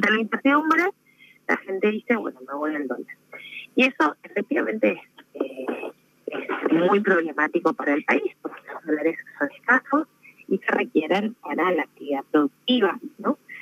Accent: Argentina; nosotros tenemos que tener como argentinos la capacidad de hacer una política diferenciada

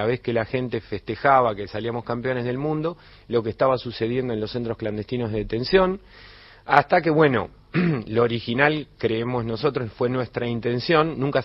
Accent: Azul, Buenos Aires Province, Argentina; Nosotros somos de la Ciudad Azul, en el centro de la provincia.

